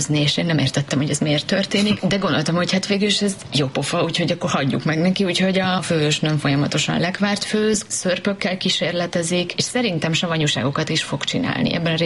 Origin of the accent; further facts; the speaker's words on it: Szekszárd, Tolna, Hungary; also born or lived in Gyulaj; Én magam is szekszárdi vagyok